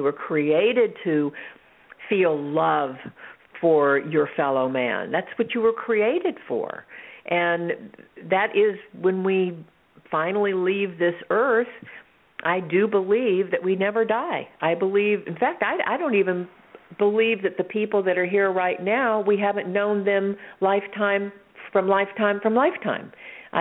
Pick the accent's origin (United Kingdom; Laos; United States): United States; the South; I was raised in the South where there's a lot of prejudice